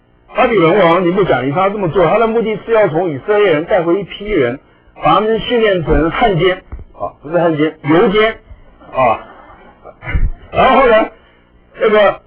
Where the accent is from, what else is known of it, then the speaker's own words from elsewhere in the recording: Taipei, Taiwan; 我记得小时候在台北这个上门街进信会，